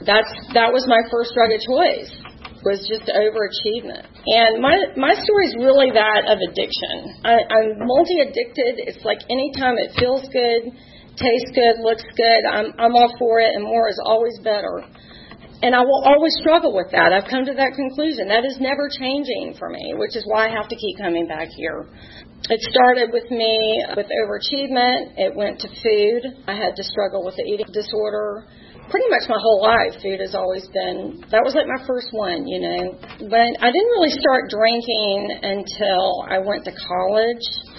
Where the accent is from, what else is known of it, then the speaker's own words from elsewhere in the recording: Atlanta, Georgia, United States; I'm born and raised in Atlanta. I have one younger brother who's 5 years younger than me.